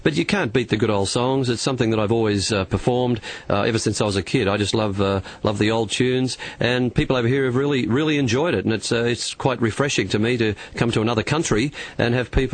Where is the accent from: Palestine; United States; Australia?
Australia; Victoria; now in Sydney, Australia; Well, I live in Sydney. Been in Sydney for 26 years, but originally from Victoria. Mum and Dad had a dairy farm in the northeast of Victoria near Benalla, and I moved to Sydney back in 1979 and been singing in the Sydney clubs ever since.